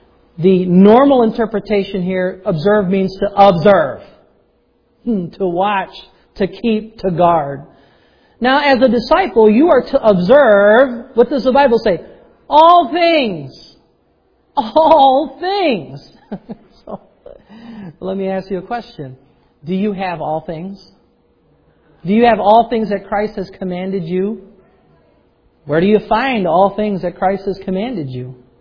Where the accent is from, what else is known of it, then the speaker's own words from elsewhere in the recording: Pennsylvania, United States; we're from Pennsylvania, so our homes, our sending church is in Brogue, Pennsylvania. We say yins. All yins.